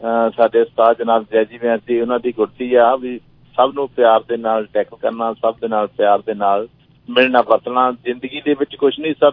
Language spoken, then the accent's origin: Punjabi; Khokhe Wala, Punjab, India; ਮੇਰਾ ਪਿੰਡ ਖੋਖੇ ਵਾਲਿਆ ਜ਼ਿਲ੍ਹਾ ਜਲੰਧਰ ਤਹਿਸੀਲ ਫਲੌਰ ਦੇ ਵਿੱਚ ਪੈਂਦਾ ਇਹ ਫਲੌਰ ਤੋਂ ਤਲਵਨ ਰੋਡ ਤੇ ਪੈਂਦਾ